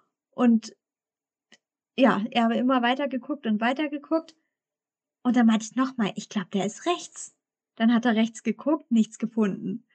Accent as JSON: {"language": "German", "region": "Schleswig-Holstein", "country": "Germany", "said": "wir kommen aus Hamburg, also Schleswig-Holstein hinter Hamburg."}